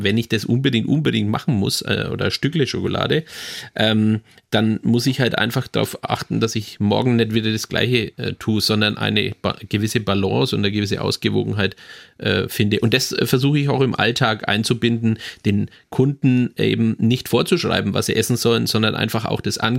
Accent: Bavaria, Germany; In Franken oder in dem Fall in Mittelfranken, wo ich herkomme

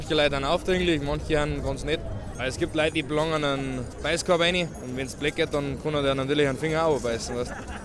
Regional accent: Reitham, Bavaria, Germany; aus Reitham.

